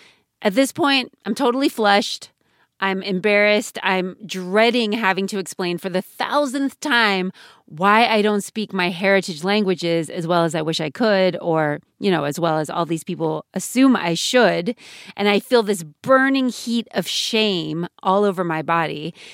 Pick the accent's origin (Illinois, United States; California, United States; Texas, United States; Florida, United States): California, United States; I was born and raised in California.